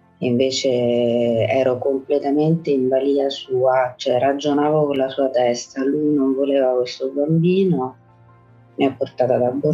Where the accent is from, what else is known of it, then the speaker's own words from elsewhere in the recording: Catanzaro, Calabria, Italy; moved away as an adult; now in Rome, Italy; Io sono nata e cresciuta a Catanzaro, in Calabria. Poi sono andata a studiare a Roma e ci sono rimasta praticamente fino ad ora.